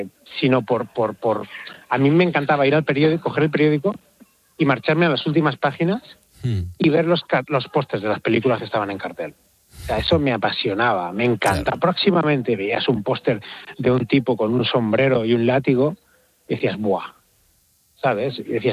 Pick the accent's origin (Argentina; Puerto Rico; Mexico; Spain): Spain; Valencia, Valencian Community; porque yo soy de aquí. En Valencia eso ya no lo tuvimos.